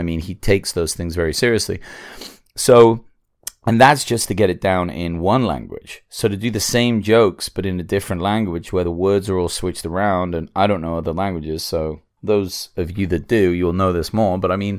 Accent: England, United Kingdom; I'm English

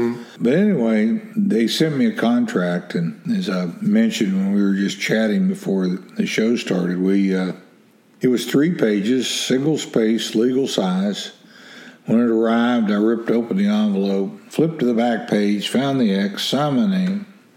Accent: West Virginia, United States; I said, nobody. I'm from West Virginia.

